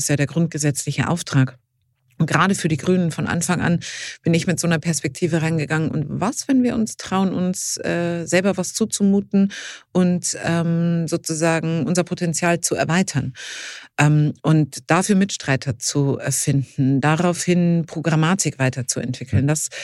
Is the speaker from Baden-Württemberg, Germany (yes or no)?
no; Bavaria, Germany; born or raised there